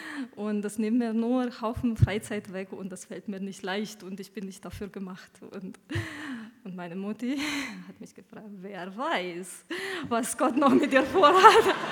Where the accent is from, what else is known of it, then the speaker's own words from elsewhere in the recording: Romania; bin Ruperts Frau und ich komme aus Rumänien.